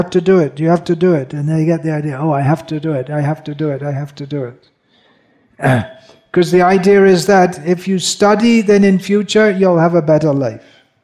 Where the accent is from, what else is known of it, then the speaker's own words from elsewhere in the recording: England, United Kingdom; born there; my mother's family is from Belfast in Northern Ireland, but I was born in England